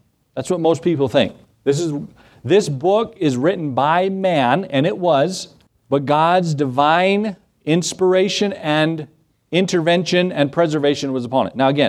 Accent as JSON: {"language": "English", "town": "Edgewood", "country": "United States", "tie": "born or raised there", "said": "This is my hometown where I grew up, and to plant a church. First of all, I said, Lord, there's already churches there. You ever tell the Lord what to do? And then secondly, I said, Lord, that's where I grew up. Everybody knows me in Edgewood."}